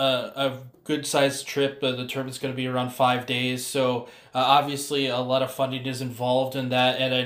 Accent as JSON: {"language": "English", "town": "Davenport", "region": "Iowa", "country": "United States", "said": "back in my old stomping grounds. I'm originally from the Davenport area."}